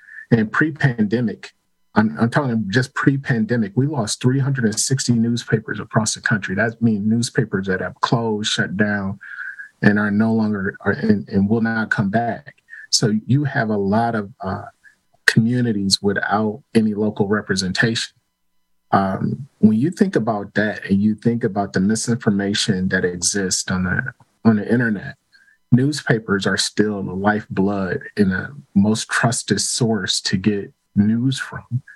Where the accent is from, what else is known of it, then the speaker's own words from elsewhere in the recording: Milwaukee, Wisconsin, United States; also born or lived in New York / Boston; Sure. Well, I was born and raised in Milwaukee. Like I said, I've been here most of my life. I lived in New York for a little while, lived in Boston for a little while, but Milwaukee has been my home for a majority of my life.